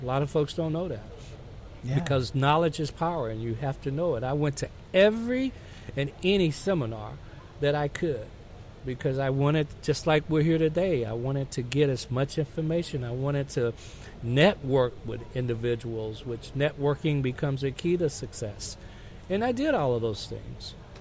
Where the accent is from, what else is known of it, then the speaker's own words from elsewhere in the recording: Gaston, Alabama, United States; You know, I was born in Gaston, Alabama, a little small town. 30,000 people in 1952, and grew up doing that whole segregation, desegregation, integration era.